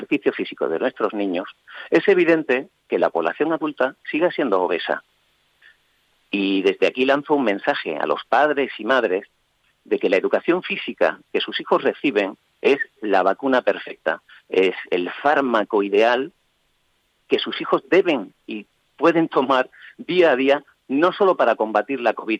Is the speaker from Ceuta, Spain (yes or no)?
yes; Ceuta, Spain; Yo soy caballa, yo soy ceutí, como creo que en una ocasión te comenté